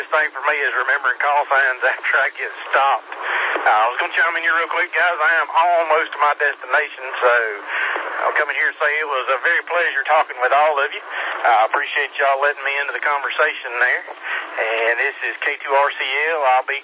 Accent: the South, United States; accent: southern; it seems like the further north I go, the harder it is for people to understand my southern accent.

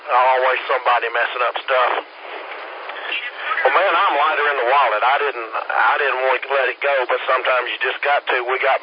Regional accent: Greenville, South Carolina, United States; Well, I was born in Greenville, at Spartanburg, and grew up in Greenville, but we lived in North Carolina for a while. I think about 5 years.

